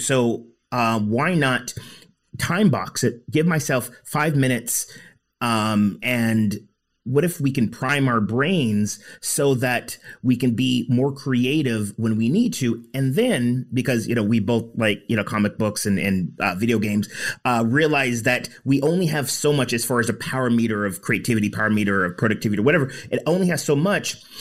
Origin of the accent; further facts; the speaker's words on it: United States; I grew up in the States, and elementary school